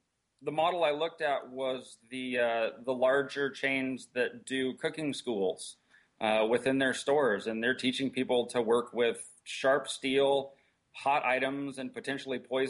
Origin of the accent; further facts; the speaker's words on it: California, United States; moved away as an adult; also born or lived in Hawaii; now in Washington, United States; No, I'm Hawaiian born and Southern California raised.